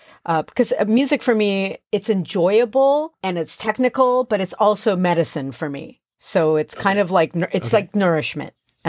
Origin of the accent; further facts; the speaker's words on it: Venezuela; English is a second language; I grew up in Venezuela I was born in 71. I just turned 50.